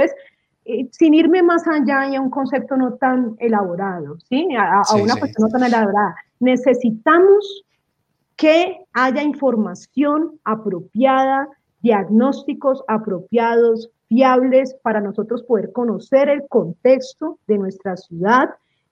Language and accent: Spanish; Palmira, Valle del Cauca, Colombia; Bogotá es diferente a Palmira, yo soy de Palmira y Bogotá es diferente a Palmira, ¿sí?